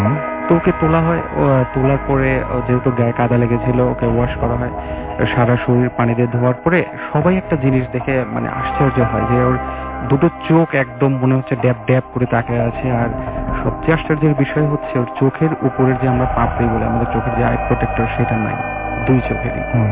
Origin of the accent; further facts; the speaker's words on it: Pabna, Rajshahi Division, Bangladesh; আমি এসেছি মধ্যপ্রদেশ থেকে, আমার হোম টাউন পাবনাতে।